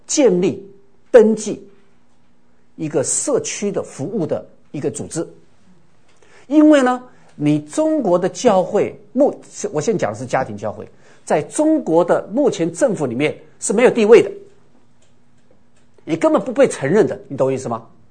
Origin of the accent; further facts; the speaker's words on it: Taiwan; now in United States; 我们 Chinese always Chinese， you know。我们从台湾到美国，然后呢，我们说 Chinese Church